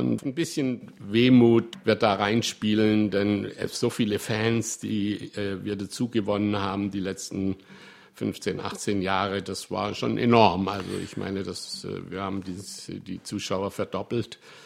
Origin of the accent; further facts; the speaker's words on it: Southern Germany, Germany; ich komme ja aus Süddeutschland.